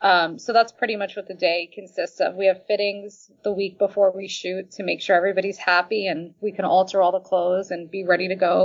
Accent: New York, United States; I grew up in New York. I moved out when I was 16, and my father was in the business.

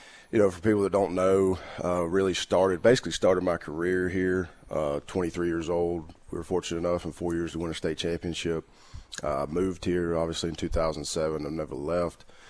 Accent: Birmingham, Alabama, United States; I'm from Birmingham, went to Shades Valley High School.

